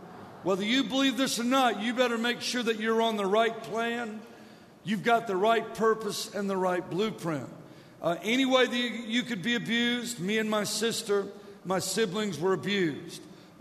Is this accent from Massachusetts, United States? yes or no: no; Virginia, United States; born there; now in San Antonio, United States; I was born in Virginia, ended up in San Antonio, where I live now. Went to 24 different schools growing up, 5 different high schools my last year. Lived in about 20 states.